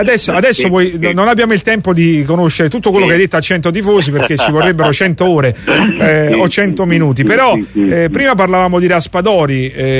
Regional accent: Naples, Campania, Italy; io sono napoletano

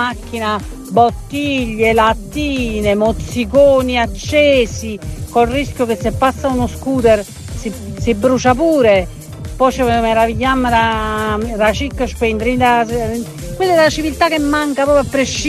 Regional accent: Naples, Campania, Italy; siamo napoletana

